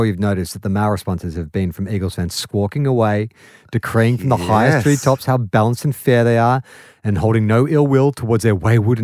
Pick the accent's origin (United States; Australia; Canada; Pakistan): Australia; South Australia; moved away; also born or lived in Brisbane / Sydney; I was born and raised in South Australia. I've lived in WA the past 30 years. I've also lived in Brisbane for 3 years and Sydney for a year.